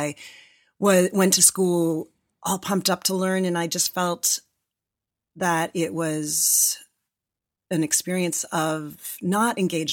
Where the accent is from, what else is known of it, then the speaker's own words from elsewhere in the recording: Canada; also born or lived in Toronto; now in United States; I grew up in Canada, but I moved to Canada. I was a film and television actor in Toronto, and I moved to LA in 1996.